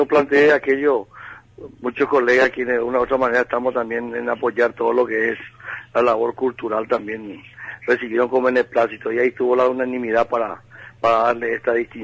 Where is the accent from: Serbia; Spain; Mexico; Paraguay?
Paraguay; no tengo palabras de agradecimiento también como ciudadano paraguayo